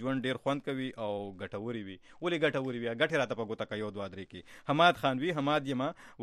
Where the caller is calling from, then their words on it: Dubai, United Arab Emirates; زه د دوبۍ نه یم